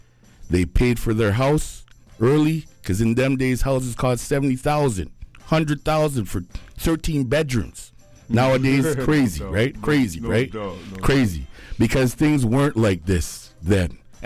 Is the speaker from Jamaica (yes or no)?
yes; Jamaica; I'm a Jamaican. So in Jamaica